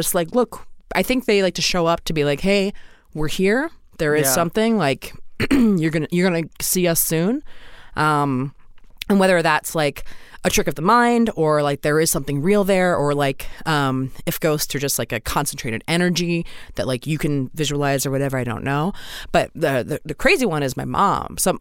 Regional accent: Maryland, United States; Yeah, I'm from Maryland originally, and I was in band.

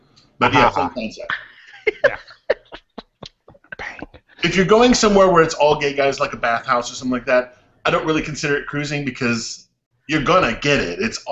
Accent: Columbus, Georgia, United States; like in my hometown of Columbus, Georgia, they still have the old signs posted

